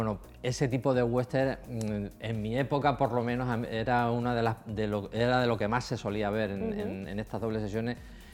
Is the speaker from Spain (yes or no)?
yes; Montehermoso, Extremadura, Spain; yo soy de Montehermoso, de un pueblo de la provincia de Cáceres